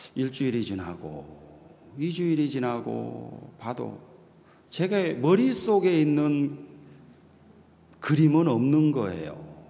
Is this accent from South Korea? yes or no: yes; Gokseong, South Jeolla, South Korea; also born or lived in Gyeongsang; 제가 고향은 전라남도 곡성이에요. 그러니까 고흥에서 그리 멀지 않는 곳인데 경상도에서 20년 살다가 이제 전라도로 가는 거예요.